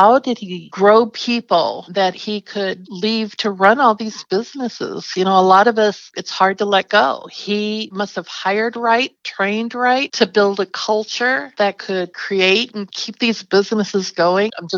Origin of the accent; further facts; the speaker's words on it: Ferguson, Missouri, United States; And I'm originally from Ferguson, and I just believe that whatever we're doing now doesn't have to be the way it is.